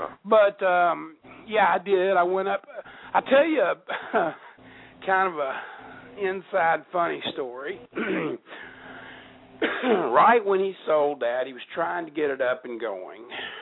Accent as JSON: {"language": "English", "region": "Kentucky", "country": "United States", "said": "I'm from Kentucky, but I didn't fall off the turnip truck yesterday, buddy."}